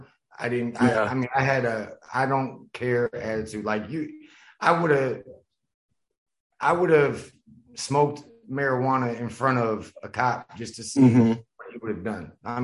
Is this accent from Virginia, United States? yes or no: yes; Stuarts Draft, Virginia, United States; Stuart Straff, Virginia.